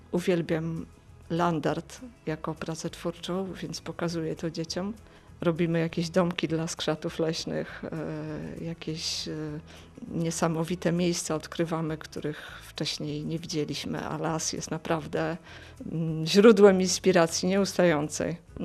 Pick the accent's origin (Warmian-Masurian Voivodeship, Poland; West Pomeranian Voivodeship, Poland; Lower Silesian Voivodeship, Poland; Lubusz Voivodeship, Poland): Warmian-Masurian Voivodeship, Poland; bo jestem z Warmii i cieszę się, że tutaj trafiłam